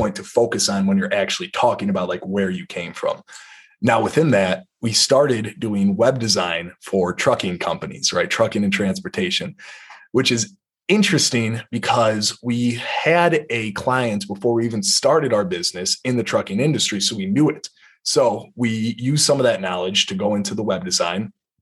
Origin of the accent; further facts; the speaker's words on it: Wisconsin, United States; I am in the Wisconsin National Guard up here. I am from Wisconsin, so it's something I enjoy doing.